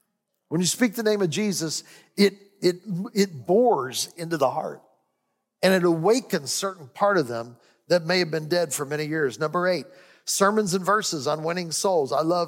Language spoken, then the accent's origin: English; Cleveland, Ohio, United States; I'm from Cleveland too.